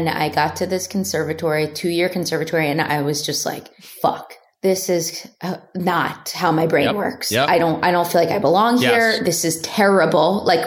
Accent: Philadelphia, Pennsylvania, United States; I'm from Philadelphia, around the tri-state area. And I would like help her sell

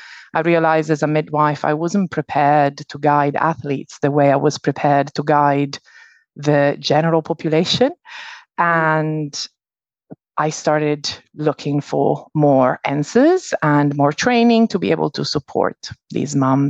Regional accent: Italy; English is a second language; moved away as an adult; also born or lived in San Diego, California; now in England; I work for myself in England on the South Coast. I am originally from Italy. So I born and grew up in Italy. And then I left and moved to San Diego, California, when I was 19.

